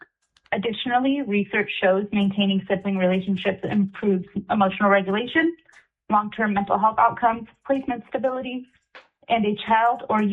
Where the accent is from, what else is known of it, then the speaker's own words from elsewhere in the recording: Anchorage, Alaska, United States; and I am from Anchorage.